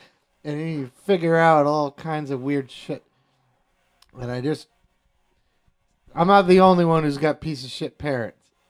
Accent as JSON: {"language": "English", "town": "Meredith", "region": "New Hampshire", "country": "United States", "tie": "born or raised there", "said": "I grew up in Meredith, like the Lakes region."}